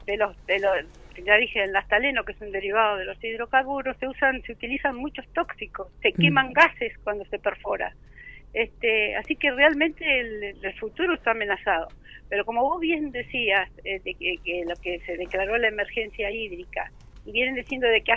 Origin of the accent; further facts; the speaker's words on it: Argentina; unirnos como argentinos